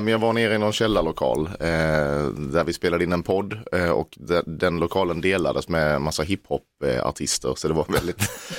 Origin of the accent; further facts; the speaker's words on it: Stockholm County, Sweden; För att där jag kommer ifrån, utanför Stockholm, där finns det väldigt mycket vildsvin.